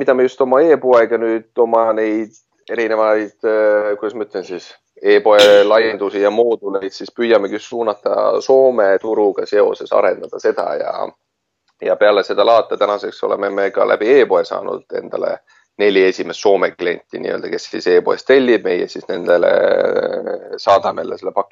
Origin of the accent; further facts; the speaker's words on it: South Estonia, Estonia; mina olen pärint Lõuna-Eestist nii öelda, kus soome keelt ja soome kanaleid ei olnud Vene ajal.